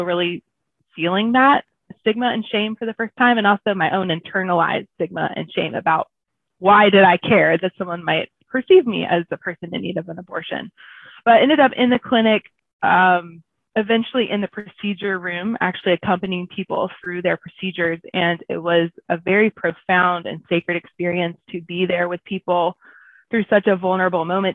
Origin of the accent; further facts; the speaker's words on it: Georgia, United States; Yeah, so I grew up in Southeast Georgia in a small town